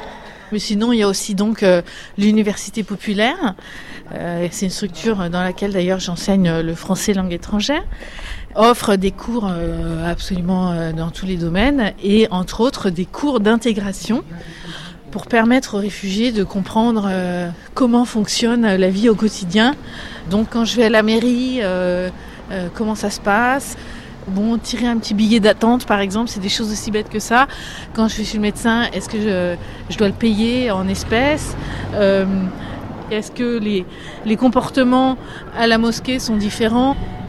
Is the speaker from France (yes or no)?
yes; Auvergne-Rhône-Alpes, France; moved away as an adult; now in Germany; Ah ben moi je suis française, auvergnate, et donc ça fait une vingtaine d'années que j'habite en Allemagne.